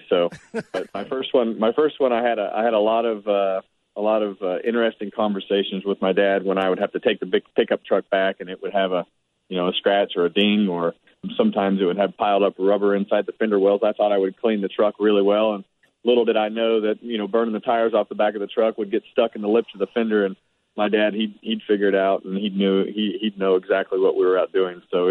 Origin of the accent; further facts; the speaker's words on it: Bakersfield, California, United States; We built a brand new ballpark behind the Boys and Girls Club in my hometown in Bakersfield, California.